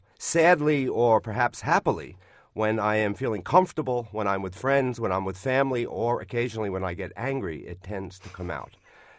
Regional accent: Brooklyn, New York, United States; born there; I was born right near Irishtown, Brooklyn, which is where my mother's family first landed in the 1850s, which was about 60% Irish.

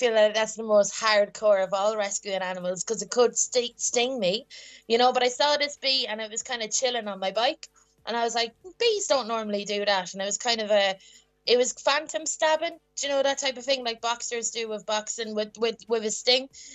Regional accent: Midlands, United Kingdom; because I grew up in the Midlands.

